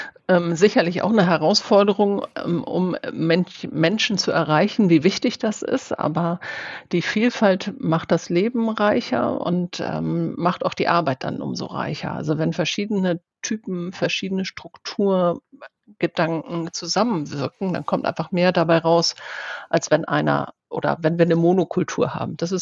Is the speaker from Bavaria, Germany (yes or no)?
no; Hemmoor, Lower Saxony, Germany; Ich komme zwar aus Hemmoor, aber ich würde dann auf jeden Fall eher am Deich gehen.